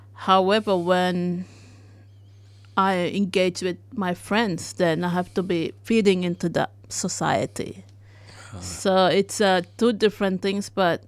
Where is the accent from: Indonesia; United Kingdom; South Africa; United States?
Indonesia; West Papua; Most people think I'm from Papua New Guinea.